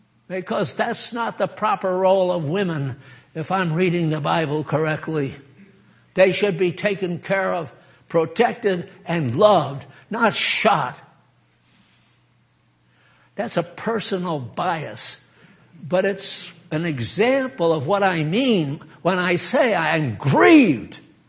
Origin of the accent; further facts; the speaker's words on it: Maine, United States; born there; I was born in Maine. I'm a New England Yankee.